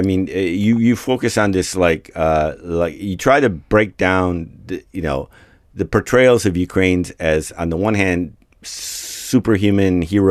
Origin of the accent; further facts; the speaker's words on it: United States; as American.